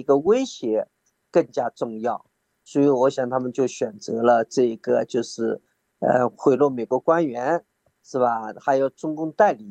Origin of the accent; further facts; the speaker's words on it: China; moved away as an adult; 而中国虽然我们在那边出生在那边完成了完整的教育才出国的